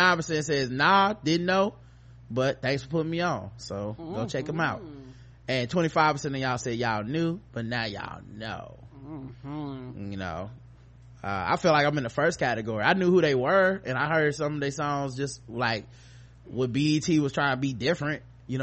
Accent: Brooklyn, New York, United States; I'm from Brooklyn, so it was really good.

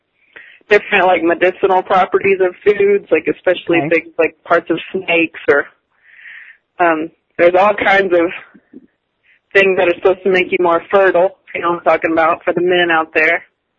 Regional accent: the South, United States; I grew up in the South, and my parents don't drink, actually.

